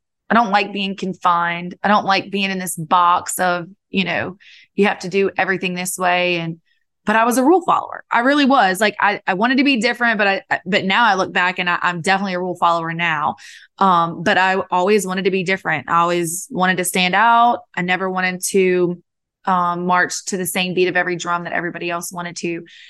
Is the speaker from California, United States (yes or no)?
no; Ponchatoula, Louisiana, United States; I was born and raised in Ponchatoula, Louisiana. And we have good food and good Southern hospitality.